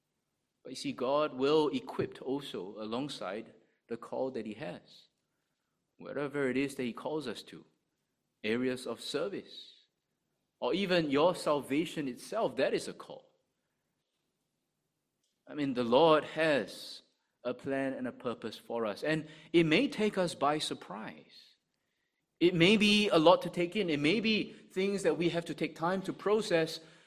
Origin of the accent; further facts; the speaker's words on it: Singapore; now in Sydney, Australia; it's here in Singapore, there's no reason why I should move anywhere else.